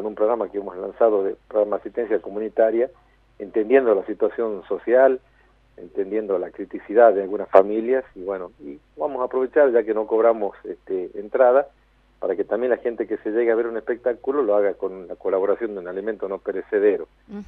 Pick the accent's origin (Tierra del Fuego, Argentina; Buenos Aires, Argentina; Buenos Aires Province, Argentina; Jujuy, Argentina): Jujuy, Argentina; tiene mucho que ver con lo que somos como jujeños